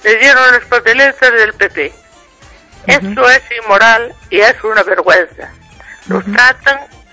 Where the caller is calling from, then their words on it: Ourense, Galicia, Spain; de Orense, de la provincia de Orense.